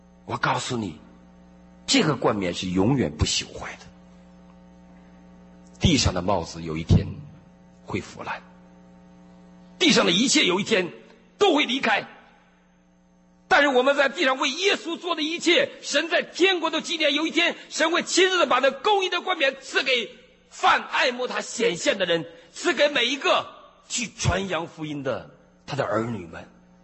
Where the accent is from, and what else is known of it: China